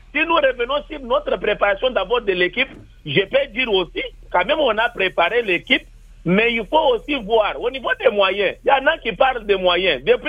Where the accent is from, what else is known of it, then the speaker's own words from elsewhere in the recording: DR Congo; En tant que Congolais